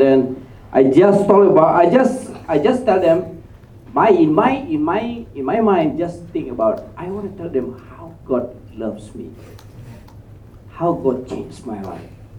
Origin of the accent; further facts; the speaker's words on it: Medan, North Sumatra, Indonesia; English is a second language; Because this is my hometown. Medan is my hometown, and I know the people there very, very, very.